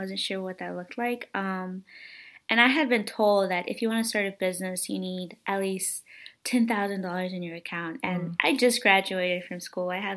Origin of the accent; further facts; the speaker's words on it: North Carolina, United States; also born or lived in El Salvador; So I was born in El Salvador, but I've been raised in North Carolina my entire life.